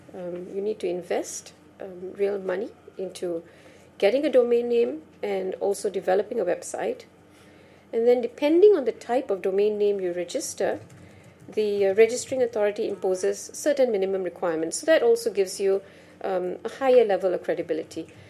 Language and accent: English; Singapore; Hello, everyone. … from Singapore, and I'm here with my colleague in the IP industry, Brian, who's from the US.